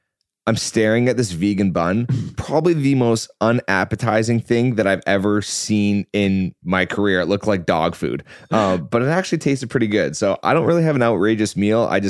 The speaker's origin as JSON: {"language": "English", "town": "Vancouver", "region": "British Columbia", "country": "Canada", "said": "I'm from Vancouver"}